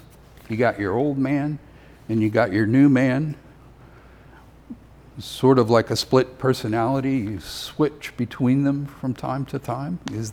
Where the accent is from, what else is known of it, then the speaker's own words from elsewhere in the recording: Somerville, United States; I was from my hometown of Somerville, and I was an athlete